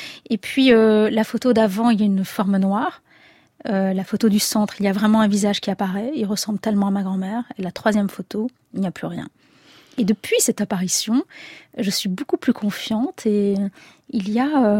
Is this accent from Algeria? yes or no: yes; Algeria; Je viens d'Algérie.